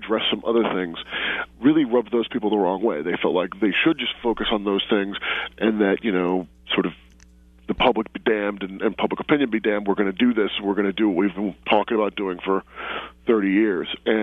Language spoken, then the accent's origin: English; Washington, District of Columbia, United States; From D.C. I'm